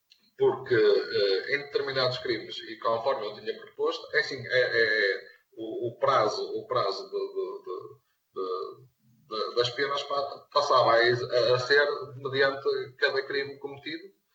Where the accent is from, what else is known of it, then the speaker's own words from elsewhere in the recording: Portugal; todos nós, enquanto portugueses, merecemos respeito.